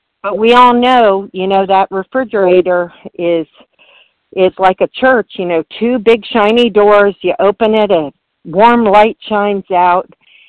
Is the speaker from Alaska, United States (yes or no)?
no; Baltimore, Maryland, United States; from Baltimore.